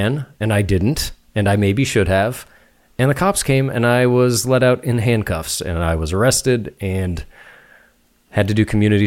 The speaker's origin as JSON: {"language": "English", "country": "Ireland", "said": "I can say paddy wagon, by the way, I'm Irish."}